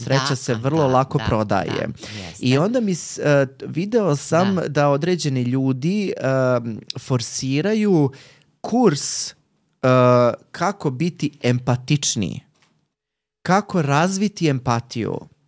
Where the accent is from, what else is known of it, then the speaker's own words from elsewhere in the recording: Bosnia & Herzegovina; Evo, recimo, ja potičem iz Bosne i za nas važi da smo jako srdačni